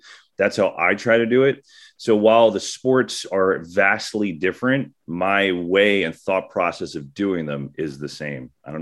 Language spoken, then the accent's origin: English; New Jersey, United States; You know, I grew up in North Jersey and then I lived in down the Jersey Shore, which is kind of like Eagles Giants mixed territory fan wise down there.